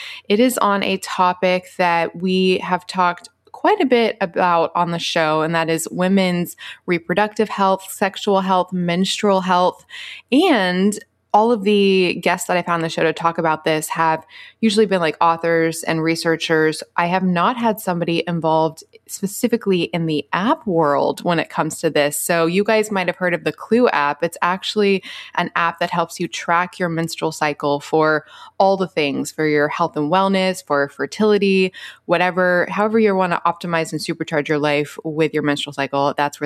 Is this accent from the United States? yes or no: yes; the South, United States; now in Atlanta, United States; I'm from Atlanta now, as you know, but raised in the Bible Belt South. And so it's interesting because I grew up in this microcosm of like a Christian upbringing.